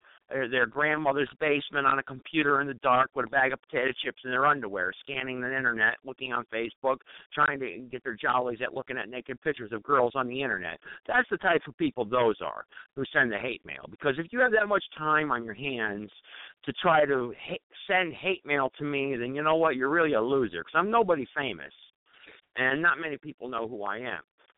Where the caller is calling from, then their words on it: Reidsville, North Carolina, United States; I'm broadcasting from Reidsville, North Carolina, really Greensboro, North Carolina, the triad here.